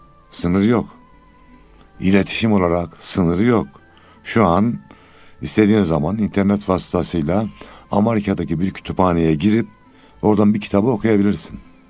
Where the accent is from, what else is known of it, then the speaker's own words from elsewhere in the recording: Osmaniye, Turkey; now in Istanbul, Turkey; Doğrusu ben Osmaniyeliyim.